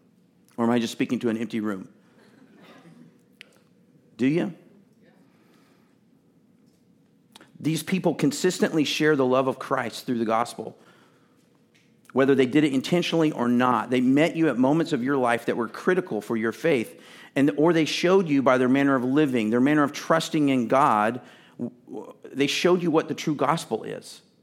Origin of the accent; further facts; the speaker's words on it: Texas, United States; I was born and raised in Texas.